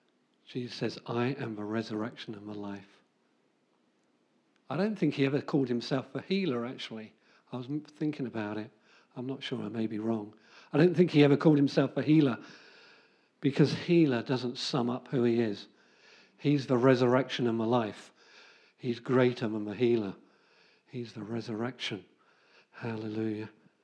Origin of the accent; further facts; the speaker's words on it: England, United Kingdom; When I was in Norway, I said, no, I'm not English. I'm kingdom of God first. I'm English second.